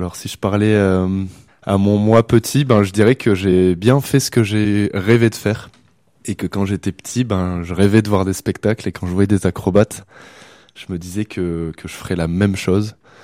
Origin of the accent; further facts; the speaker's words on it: Avignon, Provence-Alpes-Côte d'Azur, France; moi je viens d'Avignon